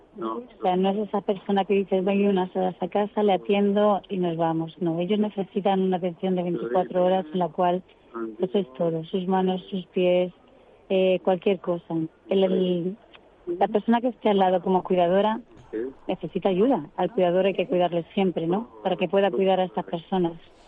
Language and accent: Spanish; Madrid, Community of Madrid, Spain; yo que soy de Madrid